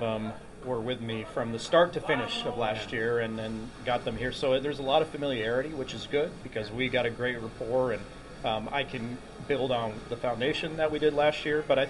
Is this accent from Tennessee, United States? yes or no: no; San Francisco, California, United States; I grew up in San Francisco, Oakland area, cheering for the A's.